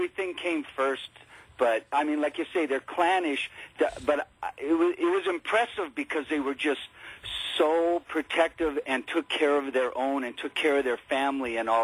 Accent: Minnesota, United States; Yeah, I grew up in Minnesota. I hardly knew any Jewish people at all. I think I knew two. And then I moved down to Washington.

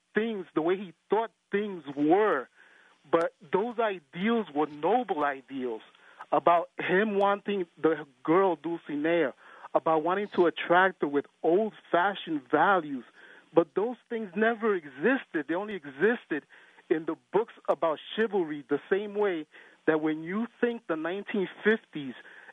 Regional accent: New York City, New York, United States; Yes, I have, and I'm from the Bronx, and that's why I listened to you

